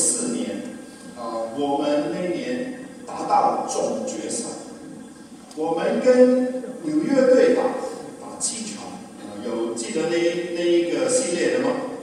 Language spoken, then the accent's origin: Chinese; China; 因为我是一个在传统教养长大的中国男孩